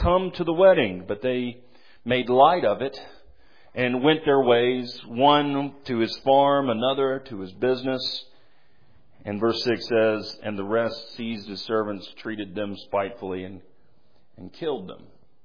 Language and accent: English; Nashville, Tennessee, United States; I'm from Nashville, Tennessee, and I'm not one of those fancy songwriters, so I'm just not that clever.